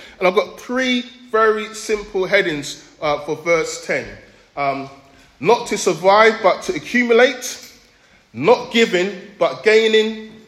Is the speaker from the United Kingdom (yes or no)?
yes; London, United Kingdom; I'm from East London. My parents came over here from Jamaica. We lived in a terraced house in Walthamstow. We had a three-bedroom. There were six of us.